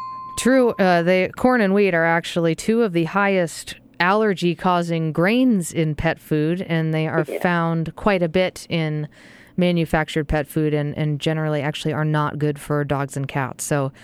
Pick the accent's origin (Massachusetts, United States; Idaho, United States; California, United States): Massachusetts, United States; And I am from, I don't know if you know this, Mike, but I'm from Massachusetts originally.